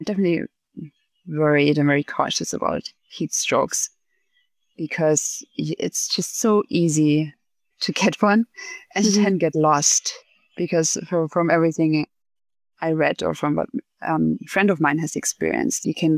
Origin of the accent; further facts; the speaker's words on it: Germany; I'm from this remote village in the middle of nowhere in Germany